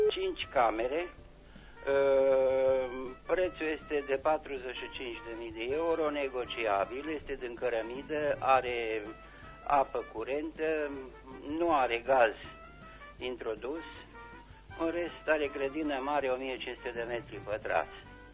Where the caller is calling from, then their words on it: Lugoj, Timiș County, Romania; sunt din Lugoj.